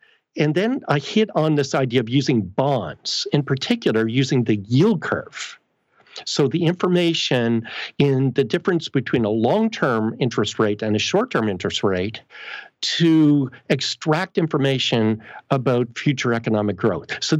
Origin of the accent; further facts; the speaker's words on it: Canada; I'm Canadian, by the way.